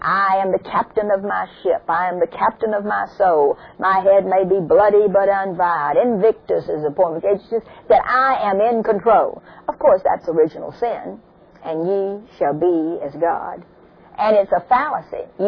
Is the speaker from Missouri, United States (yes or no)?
yes; Missouri, United States; I mean, I'm from Missouri, show me.